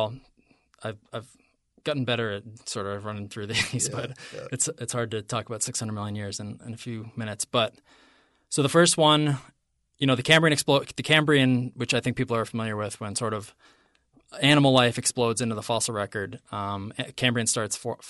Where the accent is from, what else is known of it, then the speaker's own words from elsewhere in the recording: New England, United States; Not colonial homes, like I'm from New England